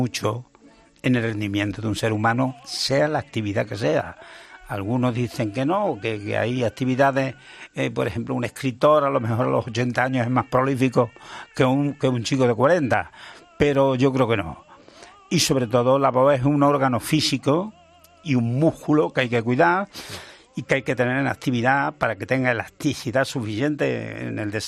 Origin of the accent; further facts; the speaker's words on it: Spain; Soy muy español.